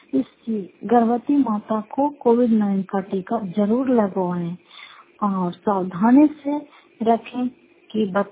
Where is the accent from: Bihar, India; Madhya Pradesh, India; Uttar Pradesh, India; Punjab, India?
Bihar, India; Fatehpur; घर फतेहपुर जिला नालंदा की निवासी हूँ